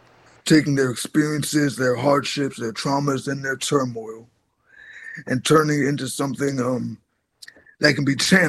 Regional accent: Washington, District of Columbia, United States; Born and raised in Ward 7, D.C. My mother came here from North Carolina, Kinston.

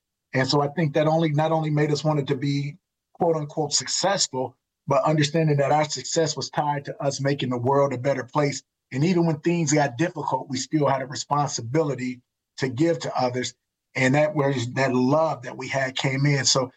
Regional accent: Milwaukee, Wisconsin, United States; And when I grew up in Milwaukee, this is really the crux of the matter. Milwaukee was the best place to live for a Black person in the early 70s.

